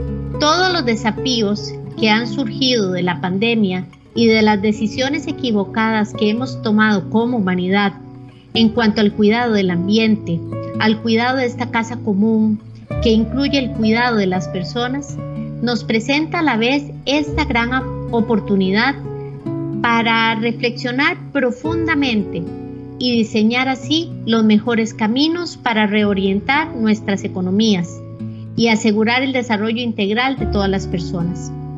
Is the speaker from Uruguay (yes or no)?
no; Costa Rica; Los fines de la educación en mi país, Costa Rica, no muy distintos a los de los otros países hermanos